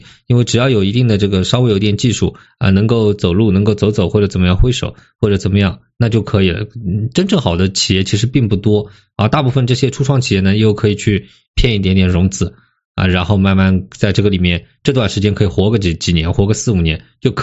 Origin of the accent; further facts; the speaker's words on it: China; 这是我们中国人的能力嘛，特殊能力嘛，